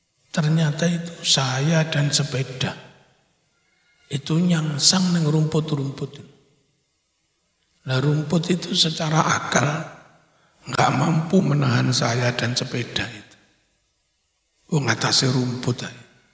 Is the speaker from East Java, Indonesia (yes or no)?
yes; East Java, Indonesia; Dulu kan di desa saya itu enggak jauh dari sungai Berantas.